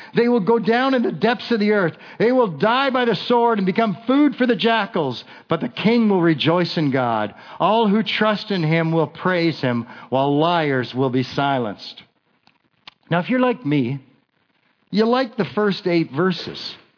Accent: Kitchener, Ontario, Canada; moved away as an adult; now in Calgary, Canada; Now, I grew up down east, Kitchener, Ontario. That's where I was born and raised.

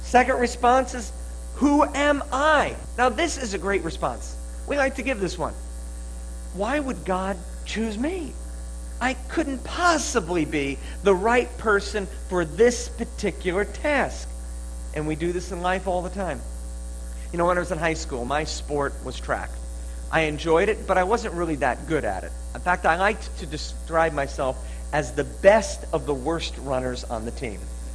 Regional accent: Huntington, United States; I had never lived anywhere more than 5 miles from where I was born in Huntington.

